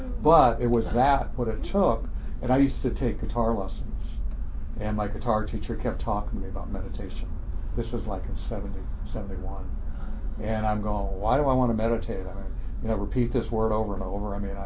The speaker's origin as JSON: {"language": "English", "town": "San Francisco", "region": "California", "country": "United States", "tie": "born or raised there", "said": "Way back when, I grew up in San Francisco. I was going to be a dentist."}